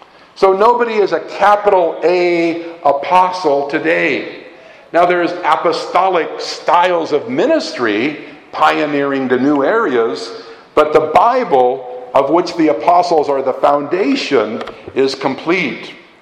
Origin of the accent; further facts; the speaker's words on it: United States; I'm an American.